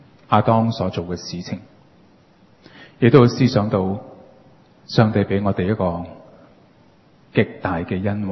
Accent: Hong Kong; 你知不知道我们香港人呢，现在我们参观四川的这个熊猫馆呢

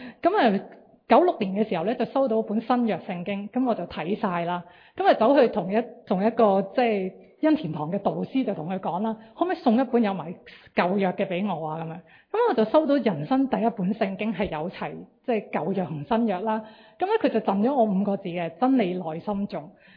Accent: Kowloon City, Kowloon, Hong Kong; born there; 其实我爸爸妈妈就喺内地偷渡，然后攞身份证喺香港生活落嚟嘅嗰一代，佢哋定居落嚟嘅一开始咧就系九龙城寨，所以咧我喺九龙城度出世嘅。

